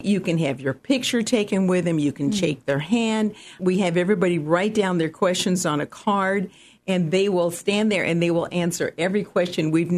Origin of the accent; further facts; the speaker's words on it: Illinois, United States; as a kid growing up in Illinois, my parents had 100 acres overlooking the Mississippi River, and we were in the woods.